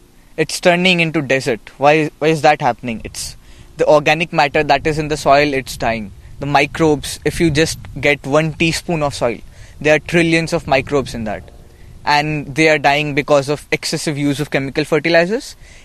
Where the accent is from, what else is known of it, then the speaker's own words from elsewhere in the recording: India; I am from India.